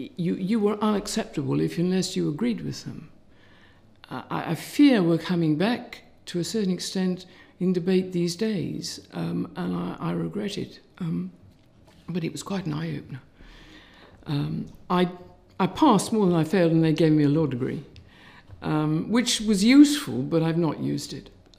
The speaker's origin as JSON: {"language": "English", "region": "South West England", "country": "United Kingdom", "tie": "born or raised there", "said": "Well, I'm not a northerner by birth. I was brought up in Somerset."}